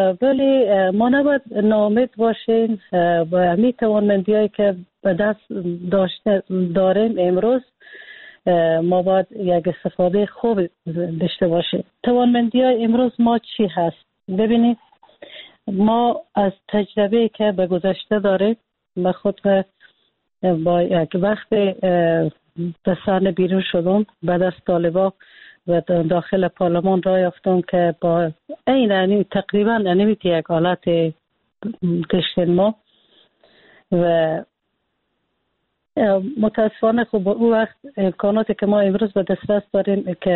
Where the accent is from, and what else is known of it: Afghanistan